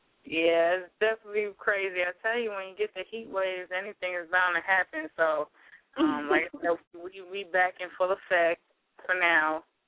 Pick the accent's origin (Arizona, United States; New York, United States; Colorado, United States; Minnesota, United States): New York, United States; so, you know, it's only right to do it back in my hometown. So definitely looking to do it in New York